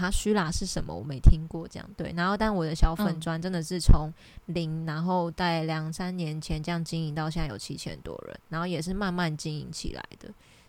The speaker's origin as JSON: {"language": "Chinese", "region": "Taipei", "country": "Taiwan", "said": "但我是台北人哦，只是我在台北自己一个人住房子，大概住了6-7年"}